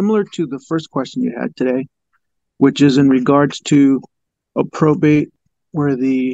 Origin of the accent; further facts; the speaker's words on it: Washington, United States; Hey, Bill. I'm from Washington State, so this question is regarding Washington State.